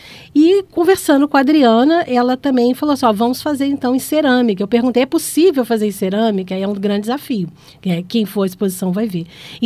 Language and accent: Portuguese; Rio de Janeiro, Brazil; porque eu sou do Rio de Janeiro, mas a família da minha mãe é de Minas